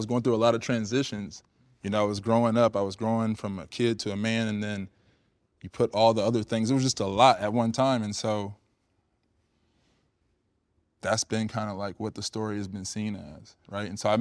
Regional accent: Cedar Rapids, Iowa, United States; moved away as an adult; I'm a kid from the Midwest, from Iowa, you know what I mean? Like, Cedar Rapids. And so I'm from a town of like 100,000. Then I moved to California

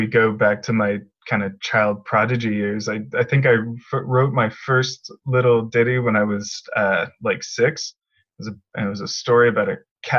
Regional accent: Oregon, United States; born there; also born or lived in Northern California / Kentucky; So I was born up in Oregon, and then just kind of like moved around a lot as a kid

